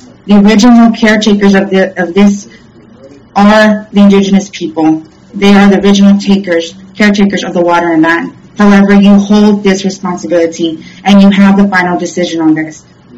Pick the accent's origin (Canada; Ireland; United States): United States; Corpus Christi, Texas; I'm from Corpus Christi, Texas, which is ancestral lands of Conoco, Lipano, Apache, Carrizo, Olmecan, and Comanche.